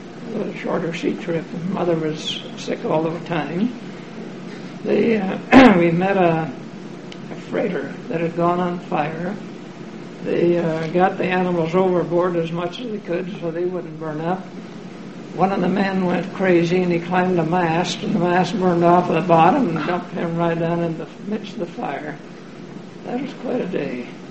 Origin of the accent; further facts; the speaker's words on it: Belfast, Northern Ireland, United Kingdom; now in United States; Well, I came from Belfast, Ireland, way back in 1908.